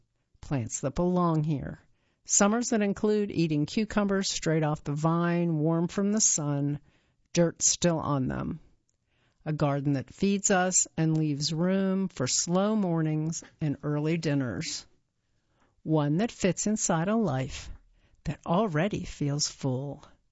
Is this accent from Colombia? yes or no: yes; Colombia; the place where I grew up in Colombia, where the savanna stretches wide